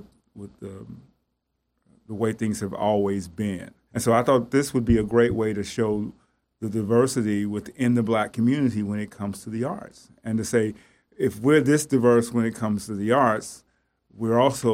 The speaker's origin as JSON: {"language": "English", "town": "Chattanooga", "region": "Tennessee", "country": "United States", "tie": "born or raised there", "also_born_or_lived": "Connecticut / Birmingham, Alabama / South Carolina", "said": "And I have to speak about Chattanooga because this is my hometown and I know it best. And I've been other places. I've lived in Connecticut and Birmingham and South Carolina, and I always come home"}